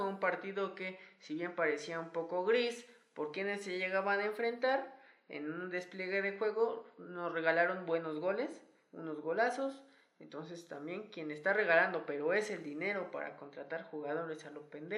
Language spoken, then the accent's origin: Spanish; Mexico; lo van a resolver dos días antes como buenos mexicanos